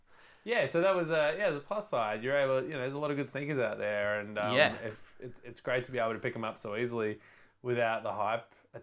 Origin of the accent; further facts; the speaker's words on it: Melbourne, Victoria, Australia; And anything Melbourne, I'll generally jump on.